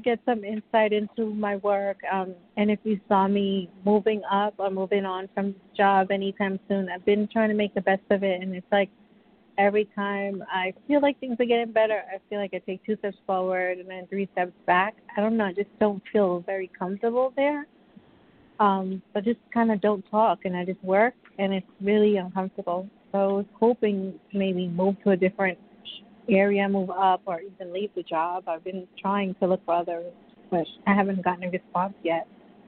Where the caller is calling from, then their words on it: New York, United States; I'm calling from New York.